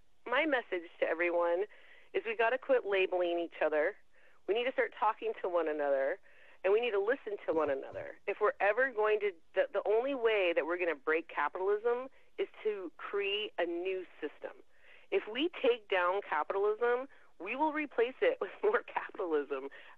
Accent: Tri-Cities, Washington, United States; My entire childhood, growing up in the Tri-Cities at Hanford, I had never seen a protest.

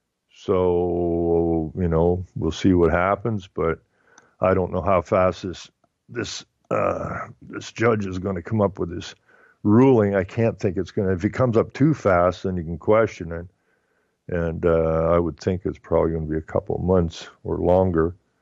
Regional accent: Renfrew, Ontario, Canada; where I grew up in Renfrew, Ontario, I went to the Renfrew Collegiate, which was just a school, a high school, and right across the street was the Catholic high school.

